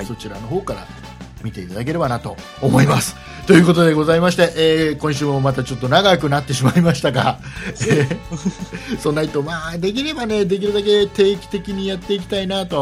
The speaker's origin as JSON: {"language": "Japanese", "region": "Chiba", "country": "Japan", "tie": "born or raised there", "said": "千葉県、僕の地元千葉県が意外とね"}